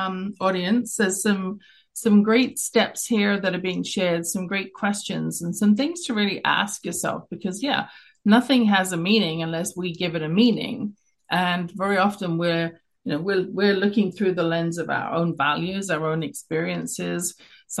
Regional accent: London, United Kingdom; accent: English; I grew up in London, England. You can tell from my accent, wasn't born in Canada

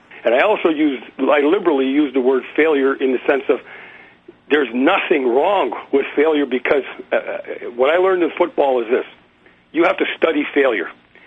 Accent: Canada; I'm from Canada.

